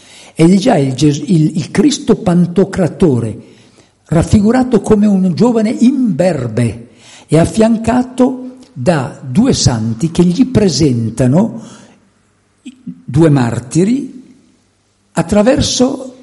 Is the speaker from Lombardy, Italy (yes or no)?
yes; Milan, Lombardy, Italy; ma sapete che vengo da Milano